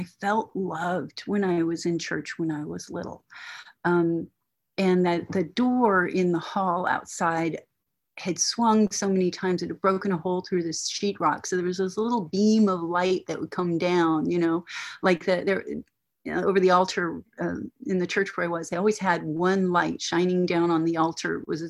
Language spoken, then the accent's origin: English; Corpus Christi, Texas, United States; born there; I was born in Corpus Christi, Texas. And if you don't know where that is, that's about 4 hours south of Houston, 4 hours north of Mexico, on the coast of the Gulf of Mexico.